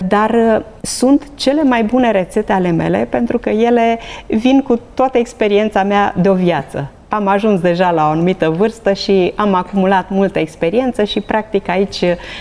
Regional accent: Transylvania, Romania; smântână mai mâncam pentru că sunt ardeleancă

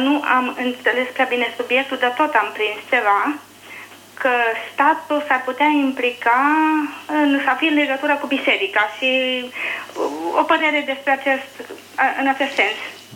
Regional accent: Arad, Arad County, Romania; și sunt din Arad.

